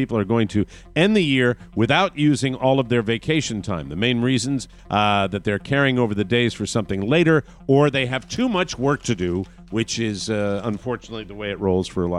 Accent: Florida, United States; A 30-year-old tennis instructor in Miami, my home state, was arrested last year

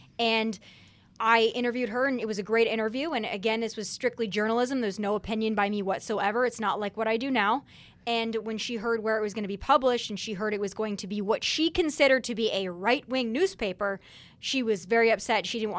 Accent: Midwest, United States; Like I said, I grew up in the Midwest. I grew up with two very hardworking parents who worked very hard for everything that they have.

